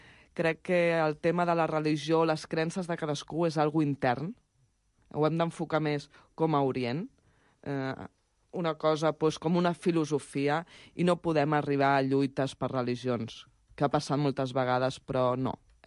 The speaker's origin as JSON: {"language": "Catalan", "region": "Catalonia", "country": "Spain", "said": "Crec que cada any ens hem de felicitar com a catalans."}